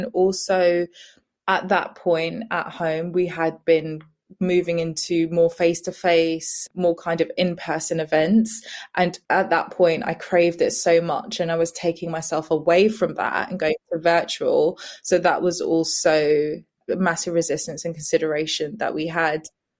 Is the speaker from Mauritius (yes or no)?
yes; Mauritius; even though I am from Mauritius, Mauritius was actually never an option in my mind.